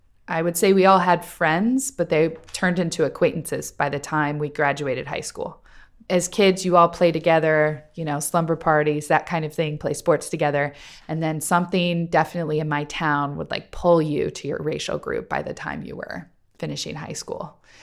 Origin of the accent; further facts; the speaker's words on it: Indiana, United States; moved away; I'm originally from Indiana, and nobody in my community had my name. When I moved out to the East Coast, there was, you know, an Eastern European community.